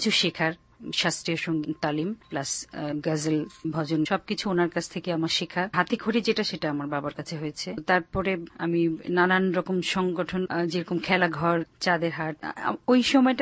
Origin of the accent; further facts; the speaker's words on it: Bangladesh; সবকিছুতে আমি আমার সবসময় মনে রাখি আমি একজন বাঙালি, বাংলাদেশি।